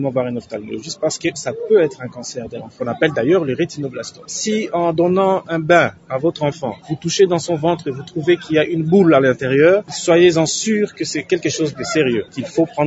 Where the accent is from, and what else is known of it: DR Congo